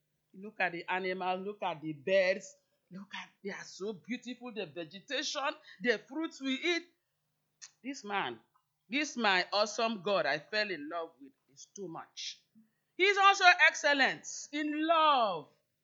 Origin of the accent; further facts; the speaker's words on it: Nigeria; whether I'm from Nigeria, Africa